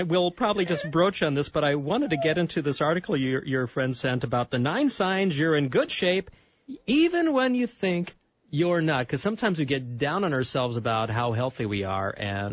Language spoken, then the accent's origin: English; Minnesota, United States; Well, number one, Minnesota, my home state.